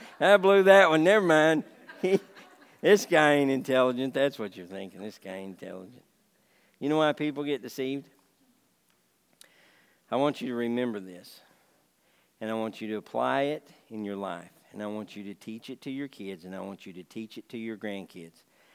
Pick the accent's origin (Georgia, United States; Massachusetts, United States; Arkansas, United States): Arkansas, United States; I'm from Arkansas and I get it.